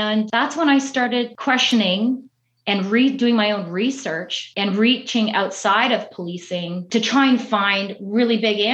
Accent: Brampton, Ontario, Canada; We moved to the suburbs in Peel region. I grew up in Brampton, which is one of the communities that I police right now.

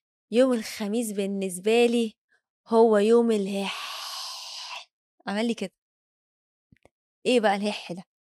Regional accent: Egypt; هو انا زي قلت كده من مصر

